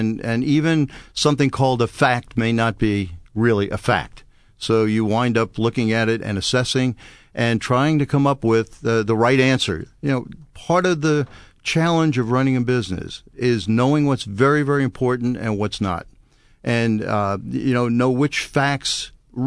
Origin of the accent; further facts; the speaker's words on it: Brooklyn, New York, United States; You know, I think the biggest thing growing up in Brooklyn was television at the time.